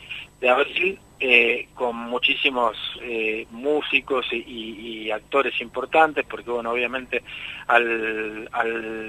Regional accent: Rosario, Santa Fe, Argentina; now in Buenos Aires, Argentina; Yo, bueno, ahora vivo acá, pero soy de Rosario y, bueno, así como yo, muchos en su momento, en los 90, tuvimos que venirnos acá, ¿no?

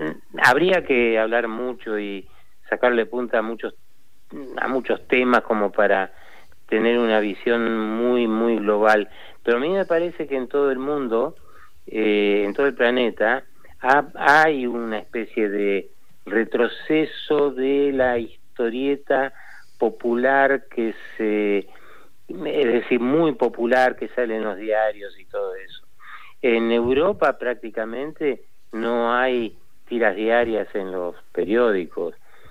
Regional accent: Argentina; como argentino

